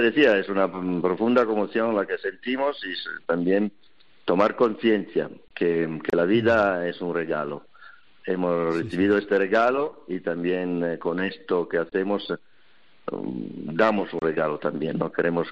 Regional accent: Italy; Spanish is a second language; now in Spain; Yo soy italiano, pero llevo muchos años en España también.

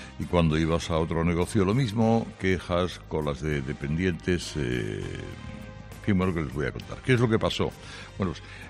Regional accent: El Puerto de Santa María, Andalusia, Spain; que lo tengo aquí en mi pueblo, en el puerto de Santa María?

